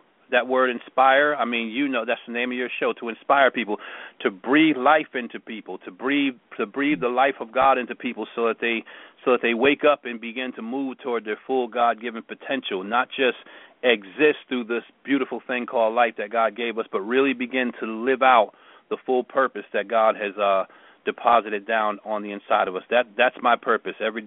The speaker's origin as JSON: {"language": "English", "region": "New Jersey", "country": "United States", "said": "I'm originally from New Jersey."}